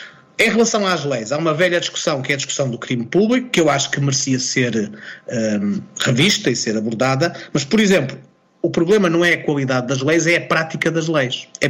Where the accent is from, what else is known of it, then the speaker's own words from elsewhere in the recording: Viana do Castelo, Norte, Portugal; eu posso dizer estas coisas porque eu sou de Viana do Castelo, de uma localidade da província